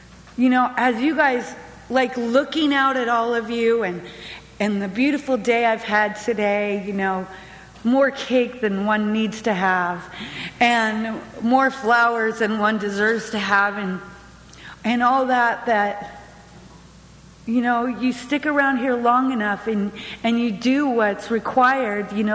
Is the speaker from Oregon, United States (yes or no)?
no; Bellingham, Washington, United States; when I'm from Bellingham, Washington. If you don't know where Bellingham, Washington is, by the way, it's like the extreme northwest corner of the United States from here.